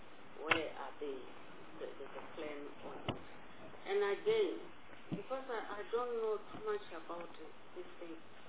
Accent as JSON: {"language": "English", "region": "Limpopo", "country": "South Africa", "said": "I'm from Limpopo. We don't have this ocean. We just have the dams and the Jinuka."}